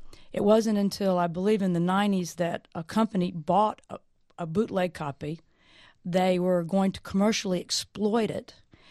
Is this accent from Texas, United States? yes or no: no; Montgomery, Alabama, United States; born there; But when I was born in Montgomery, Alabama … took me to her home, and she legally adopted me.